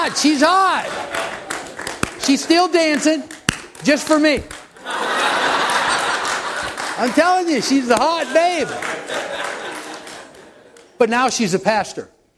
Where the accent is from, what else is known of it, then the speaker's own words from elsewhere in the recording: Somerset, Pennsylvania, United States; Okay, I'm from Somerset. I'm a hillbilly. You guys are city slickers down there.